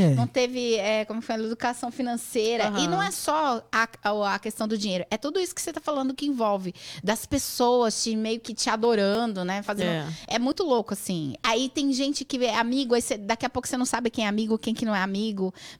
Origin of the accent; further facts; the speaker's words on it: São Paulo, Brazil; eu falei, caraca, eu sou de São Paulo.